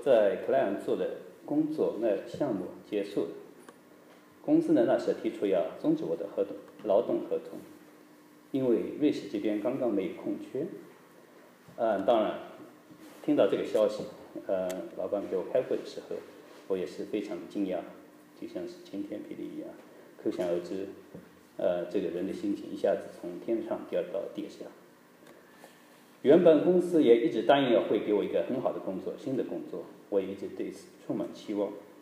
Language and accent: Chinese; China; 我也是一个从中国农村长大的孩子，家里那时候也没有一个有钱的爸爸或者有关系的舅舅叔叔之类